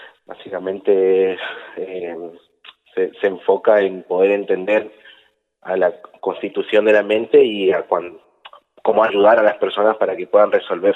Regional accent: El Dorado, Misiones, Argentina; also born or lived in Corrientes; now in Paso de los Libres, Argentina; Yo soy de El Dorado, Misiones. Nací ahí, estuve estudiando en Corrientes varios años y vivo acá en Paso de los Libres hace un poco más de 2 años.

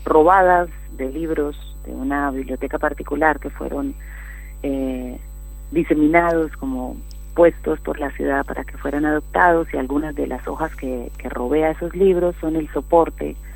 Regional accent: Colombia; born there; Sí, yo nací en Colombia

